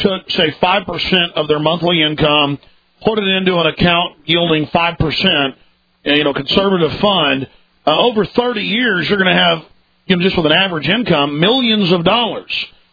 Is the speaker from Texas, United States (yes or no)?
yes; Texas, United States; See, just like Bush came to Texas and acts like one of us.